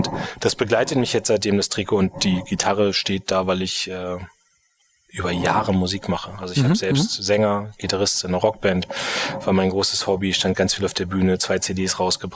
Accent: Munster, Lower Saxony, Germany; Meine Heimatstadt selbst ist Munster, kennt man als größten Heeresstandort, also Bundeswehrstandort. Und genau, da lebe ich auch immer noch, aber natürlich mittlerweile auch sehr viel in Berlin.

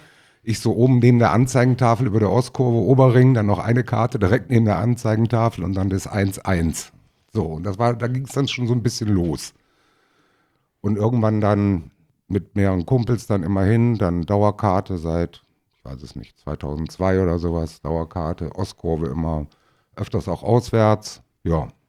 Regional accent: North Rhine-Westphalia, Germany; born there; now in Berlin, Germany; Ja, hallo … Ich bin seit 1995 in Berlin, bin eigentlich gebürtiger Rheinländer

